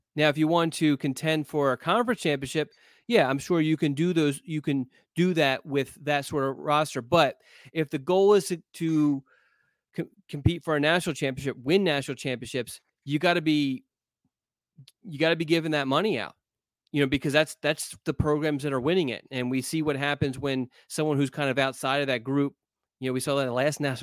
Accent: Pennsylvania, United States; Because I can remember a time, and everyone knows I grew up in Pennsylvania.

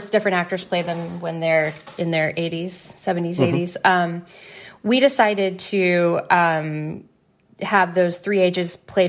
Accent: North Carolina, United States; And I'm from North Carolina. And Nick Sparks actually lives there now. And the book of the notebook takes place in North Carolina. And Allie is actually from my hometown.

